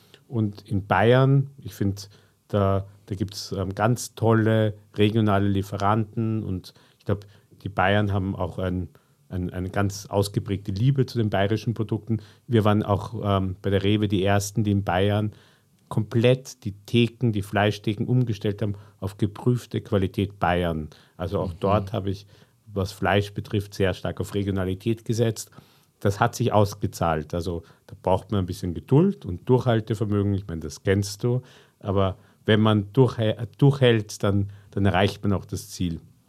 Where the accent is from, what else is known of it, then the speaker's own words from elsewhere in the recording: Vienna, Austria; ich bin in Wien geboren, bin auch in Wien aufgewachsen, habe in Wien studiert und war dann eigentlich 15 Jahre lang im Ausland. Ich bin mit 2 Koffern weggegangen, mit 2 LKWs und einer Familie zurückgekommen und wohne jetzt seit 4 Jahren wieder in Wien